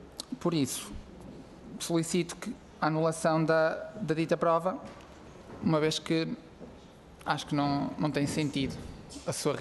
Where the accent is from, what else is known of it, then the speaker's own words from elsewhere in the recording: Porto, Norte, Portugal; tenho 30 anos e venho do Porto